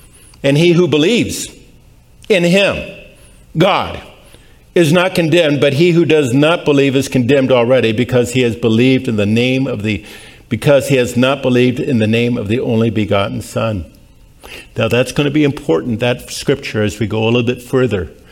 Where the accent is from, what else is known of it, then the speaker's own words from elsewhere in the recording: Pasadena, California, United States; You know, I grew up in Pasadena and then later on with college and everything else.